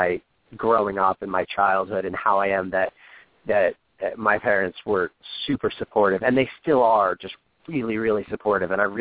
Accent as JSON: {"language": "English", "region": "New Jersey", "country": "United States", "tie": "born or raised there", "said": "I remember going to the city because I grew up in New Jersey, and we would go to New York."}